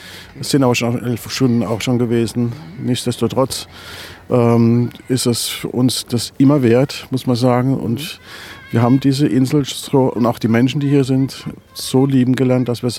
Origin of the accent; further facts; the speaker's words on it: Rhineland-Palatinate, Germany; Wir beide kommen aus der Südpfalz und sind seit vielen Jahren hier auf Föhr, immer wieder zur Osterzeit.